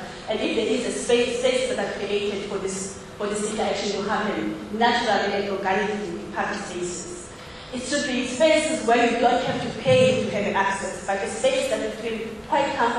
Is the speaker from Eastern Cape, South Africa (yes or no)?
yes; East London, Eastern Cape, South Africa; also born or lived in Durban; now in Cape Town, South Africa; I come from East London, I've lived in Durban for 10 years before I moved to Cape Town. I know these cities well.